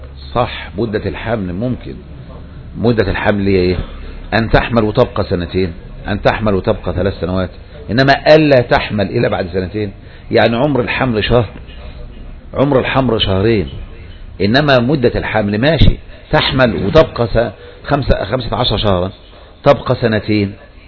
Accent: Egypt

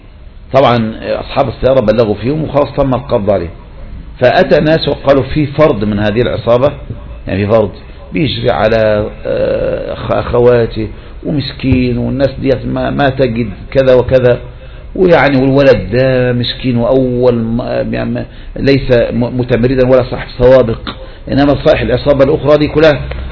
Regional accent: Egypt; بلدنا مصر

